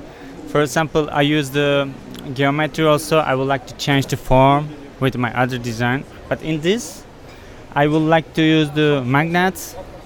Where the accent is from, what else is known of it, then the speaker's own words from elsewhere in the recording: Istanbul, Turkey; I'm from Istanbul, Turkey.